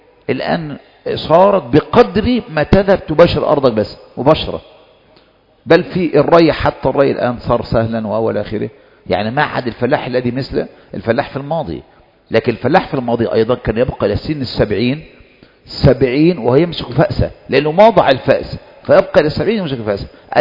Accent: Egypt; وهكذا كنا عندنا في مصر، كانت المرأة المحجبة

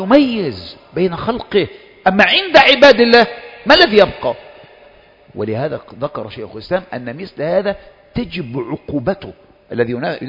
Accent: Kafr El Sheikh, Kafr El Sheikh Governorate, Egypt; أنا من مصر من كفر الشيخ، من عند الشيخ هشام البيلي.

